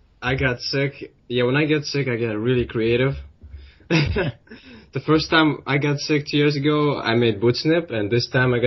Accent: Ukraine; also born or lived in California; now in Seattle, United States; I live in Seattle area. I just moved here from California. And before that, I moved from Ukraine 10 years ago.

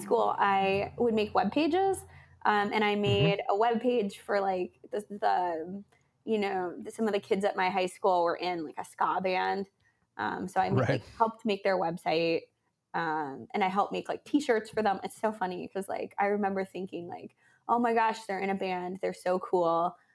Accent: Minneapolis, Minnesota, United States; I grew up in Minneapolis area. It's a beautiful place to live. Everyone's really nice. Good culture.

